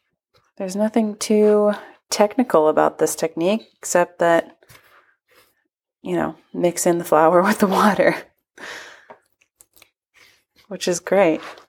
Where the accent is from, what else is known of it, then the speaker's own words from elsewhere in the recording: Ohio, United States; and so I'm from Ohio originally in the United States, the Buckeye State